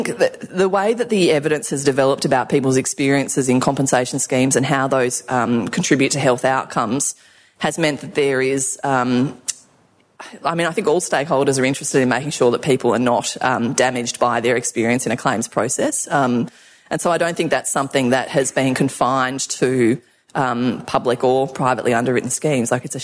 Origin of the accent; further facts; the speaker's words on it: Victoria, Australia; I'm obviously from Victoria